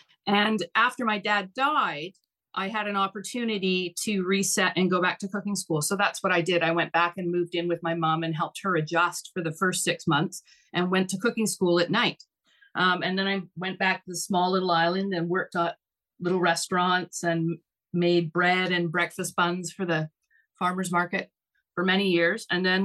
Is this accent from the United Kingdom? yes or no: no; Vancouver, British Columbia, Canada; I grew up in Vancouver, BC. I was born and raised there.